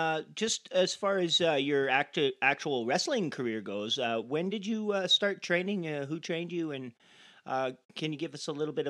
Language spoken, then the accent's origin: English; Campbell River, British Columbia, Canada; born there; I was born in Campbell River in 1984. Yes, I am that old.